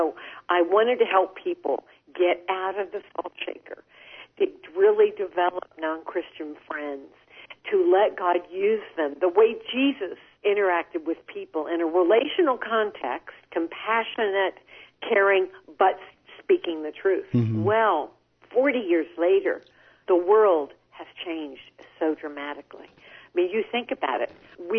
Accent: Champaign, Illinois, United States; I am delighted to be able to connect with my home state. I'm sure the show goes out to others as well, but I am, as you said, from Champaign, Illinois, born and raised there, so I love my roots.

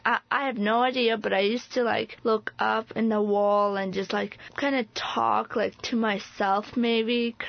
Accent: Illinois, United States; I am from Muhammad, Illinois.

